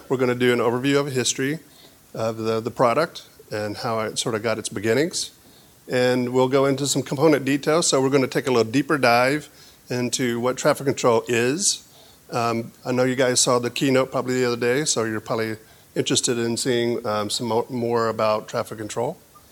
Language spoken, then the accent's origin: English; Denver, Colorado, United States; I'm from Denver, Colorado.